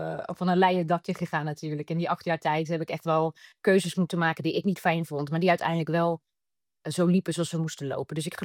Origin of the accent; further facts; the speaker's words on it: Rotterdam, South Holland, Netherlands; ik ga nooit naar Amsterdam als Rotterdammer.